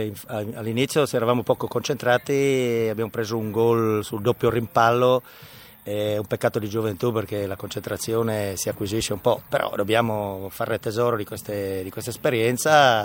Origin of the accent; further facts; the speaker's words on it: Tolmezzo, Friuli-Venezia Giulia, Italy; Perché a me batte ancora il cuore a Tolmezzo, sono di Tolmezzo